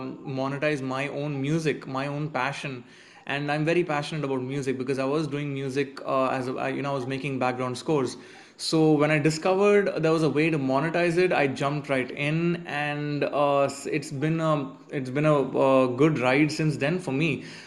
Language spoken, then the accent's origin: English; India; I'm a musician from India.